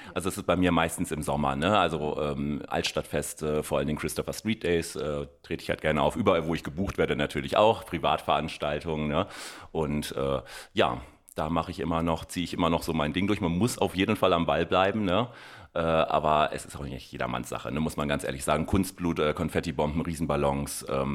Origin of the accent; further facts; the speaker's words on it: Bückeburg, Lower Saxony, Germany; Ich bin in Bückeburg geboren, bin da auch zur Schule gegangen, also bin da tief verwurzelt.